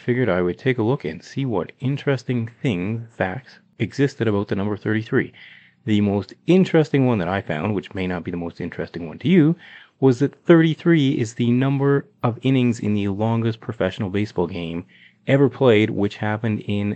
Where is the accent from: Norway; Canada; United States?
Canada; Calgary, Alberta; we're both from Calgary, Alberta, Canada.